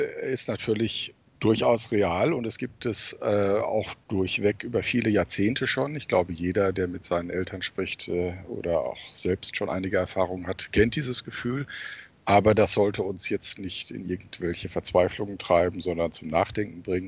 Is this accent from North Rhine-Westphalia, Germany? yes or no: yes; North Rhine-Westphalia, Germany; Nein, meine Heimat ist das wunderschöne Hochsauerland und da gibt es auch Berge